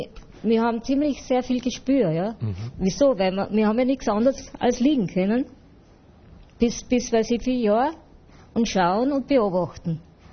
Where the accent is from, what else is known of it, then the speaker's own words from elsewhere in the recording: Tyrol, Austria; moved away; ich bin aus Tirol dann nach Niederösterreich gekommen, ich war aus der Schule und habe die erste Stelle gehabt.